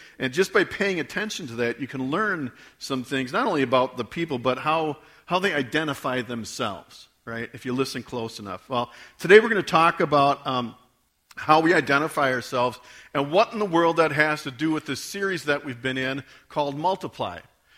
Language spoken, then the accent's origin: English; Port Edwards, Wisconsin, United States; I'm from Port Edwards